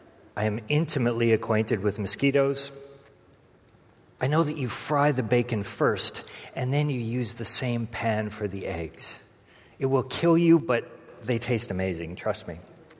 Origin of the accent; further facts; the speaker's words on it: Canada; I'm Canadian. That's answer enough as far as I'm concerned. As a Canadian, of course I have been camping.